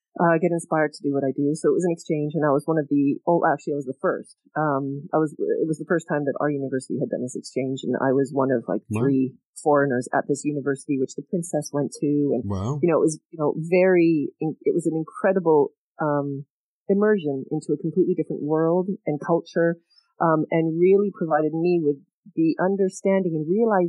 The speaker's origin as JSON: {"language": "English", "town": "Winnipeg", "region": "Manitoba", "country": "Canada", "tie": "born or raised there", "said": "they actually ended up moving in February and, a bit of a shock to the system to say the least. But they ended up staying and we grew up in Winnipeg."}